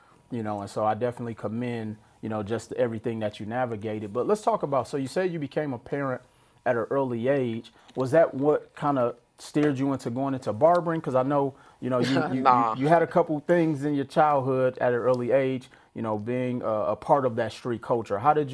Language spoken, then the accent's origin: English; Milwaukee, Wisconsin, United States; You know, I know myself, I'm from the Midwest, Milwaukee, Wisconsin.